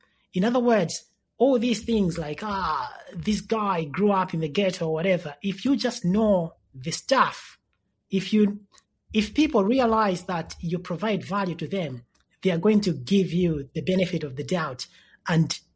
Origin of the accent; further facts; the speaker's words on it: Zambia; So I picture myself as a kid in Zambia growing up in the Kombon and thinking about the pieces that I write as something that could be advice for that young person.